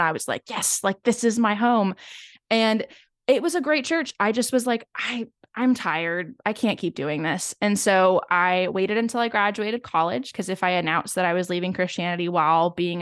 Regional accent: Seattle, Washington, United States; Like, we're talking like, I grew up in Seattle.

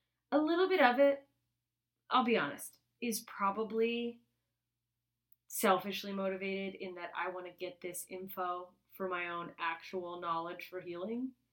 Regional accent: Anchorage, Alaska, United States; I'm doing a world premiere in my hometown of Anchorage

